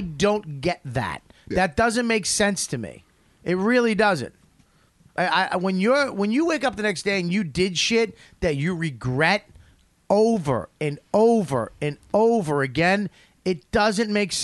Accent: Australia; I'm not fucking white. I'm Australian.

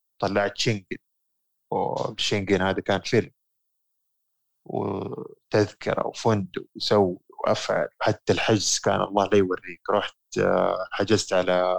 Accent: Saudi Arabia; also born or lived in Sweden; أنا جاي من السويد حركات وهذا، فجأة لقيت نفسي رجعت السعودية

